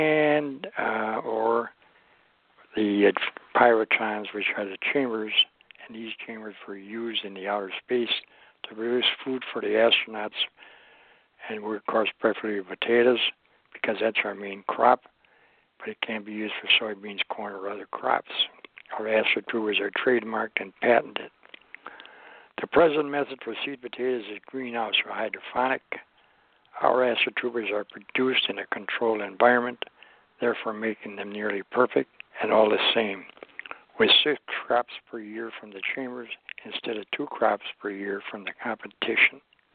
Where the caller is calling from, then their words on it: Fort Pierce, Florida, United States; also born or lived in Wisconsin; I'm calling from Fort Pierce, Florida.